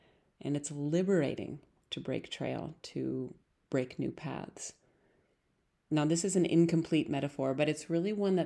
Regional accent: Montana, United States; Growing up in Montana, we cross-country skied a lot. We actually could cross-country ski right out the front door.

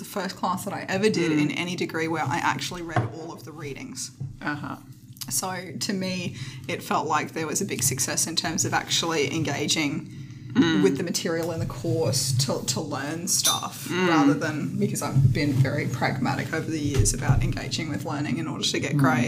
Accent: Caboolture, Queensland, Australia; I grew up in Caboolture and what was me kind of task.

